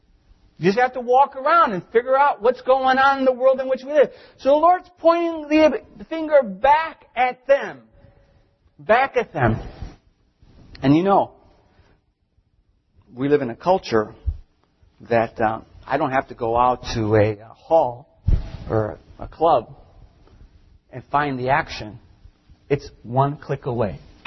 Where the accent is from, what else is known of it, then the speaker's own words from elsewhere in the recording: Chicago, Illinois, United States; And where I grew up, in the neighborhood I grew up in Chicago, man, if you didn't carry a condom in your wallet, you weren't the man.